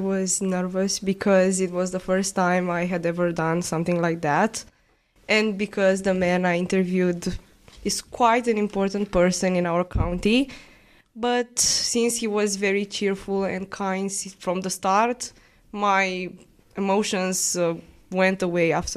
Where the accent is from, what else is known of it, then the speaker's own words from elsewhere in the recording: Romania; English is a second language; I'm 16 years old, the smallest one, and I'm from Romania.